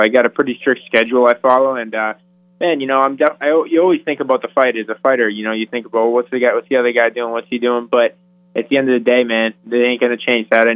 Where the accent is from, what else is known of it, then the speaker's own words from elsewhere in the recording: Peabody, Massachusetts, United States; growing up in Boston, where I grew up in Peabody, Massachusetts